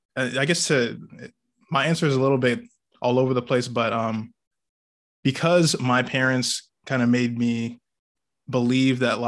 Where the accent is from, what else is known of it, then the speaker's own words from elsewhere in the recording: United States; born there; My background, so both my parents are Nigerian, and I was born in the States.